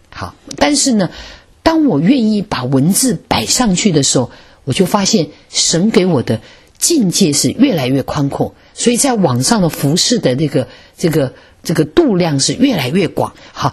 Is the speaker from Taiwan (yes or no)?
no; China; 有些人家有人看到我是中国人